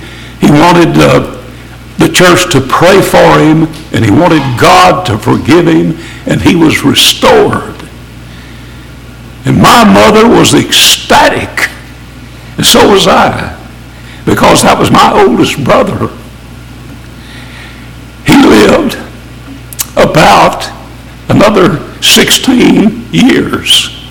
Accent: Ada, United States; There was a young fella in Ada, my hometown, many years ago

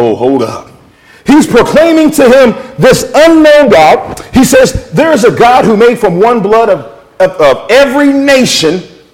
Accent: New York City, New York, United States; born there; I was born in 1980. I was born in Bronx, New York.

